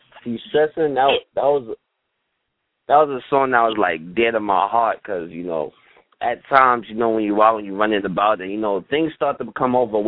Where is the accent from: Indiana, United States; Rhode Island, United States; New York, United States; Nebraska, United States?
New York, United States; Brooklyn; I grew up in Brooklyn, of course. I was influenced by, like, a lot of the local talent, the major talent.